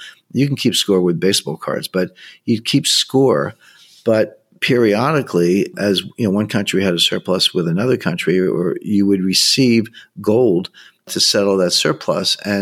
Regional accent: United States; I have a duty as an American to alert the U.S. government to this.

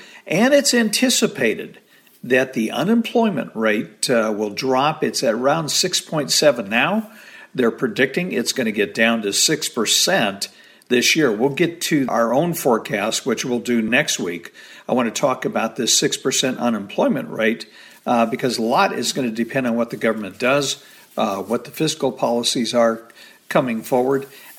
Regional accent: Arizona, United States; And, you know, I grew up in Arizona.

